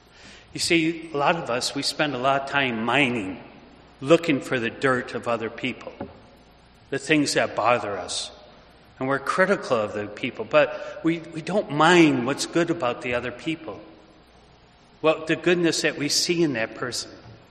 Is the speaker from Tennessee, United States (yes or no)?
no; Michigan, United States; You see, I grew up in Michigan, and next door was the Christie family.